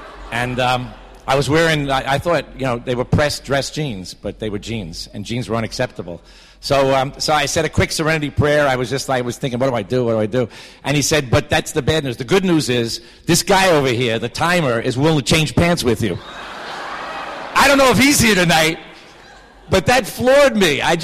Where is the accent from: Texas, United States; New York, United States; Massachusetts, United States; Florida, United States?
New York, United States; Bronx; I'm a kid from the Bronx. And my journey was to leave the Bronx, develop alcoholism, and get shipped back to the Bronx at the end of my drinking.